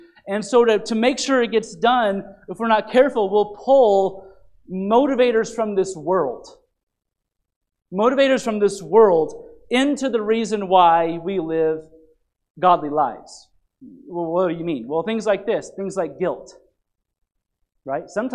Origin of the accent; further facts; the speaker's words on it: Arizona, United States; I'm from Arizona. I'm kind of a failure as an Arizonan for not having done that already.